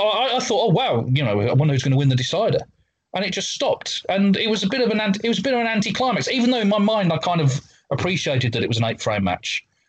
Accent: Walsall, West Midlands, United Kingdom; I grew up in Walsall in the West Midlands in England.

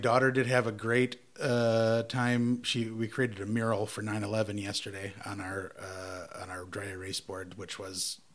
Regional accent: Wisconsin, United States; accent: Wisconsin; But I came in with just my big Wisconsin accent and attitude.

